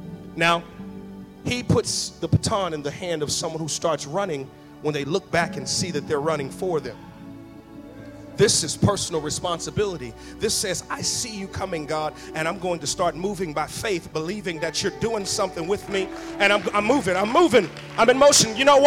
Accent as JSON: {"language": "English", "town": "Dallas", "region": "Texas", "country": "United States", "said": "I'm from Dallas."}